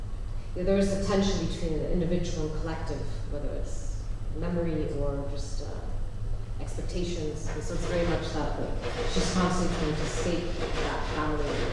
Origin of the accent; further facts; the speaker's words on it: Mexico City, Mexico; I grew up in Mexico City, which is one of the most dangerous cities in the world